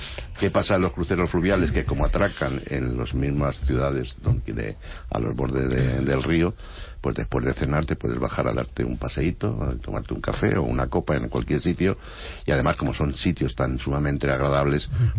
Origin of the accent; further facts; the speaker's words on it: Spain; como españoles nos venimos arriba rápidamente